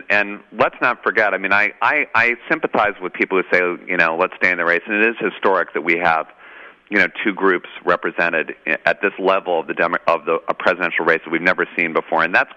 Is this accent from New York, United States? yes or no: yes; New York, United States; I'm from New York, all right? We're supposed to be so tough, you know, Mean Streets, Scorsese, all that stuff.